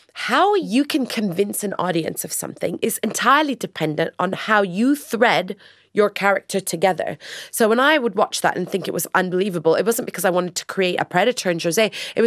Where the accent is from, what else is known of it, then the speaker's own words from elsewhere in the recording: Australia; So to come back to Australia, my home country